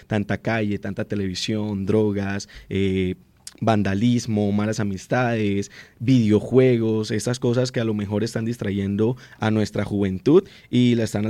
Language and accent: Spanish; Barranquilla, Atlántico, Colombia; now in Bucaramanga, Colombia; Yo vengo de la ciudad de Barranquilla, he tenido la oportunidad de trabajar en Bogotá, también en Medellín, en Cali y en otras ciudades.